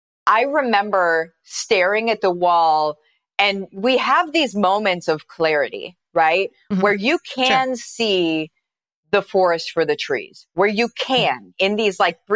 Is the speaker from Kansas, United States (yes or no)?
no; Illinois, United States; But what happened was at that point, we lived in Iowa. And I am from Central Illinois, okay?